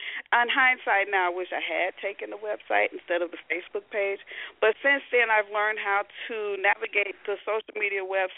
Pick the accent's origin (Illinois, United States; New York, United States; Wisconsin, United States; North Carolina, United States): Illinois, United States; Chicago; I was born and raised in Chicago, the big city, and it was, you know, we were poor. We lived in the ghetto.